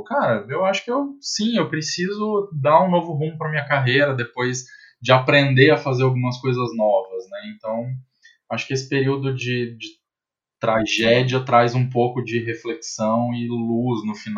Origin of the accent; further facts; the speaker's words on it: São Paulo, Brazil; Eu sou do interior de São Paulo. Sou caipira.